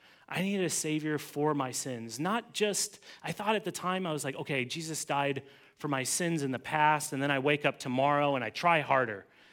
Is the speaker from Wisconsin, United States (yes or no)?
yes; Altoona, Wisconsin, United States; So I grew up in Wisconsin, in western Wisconsin, in a place called Altoona.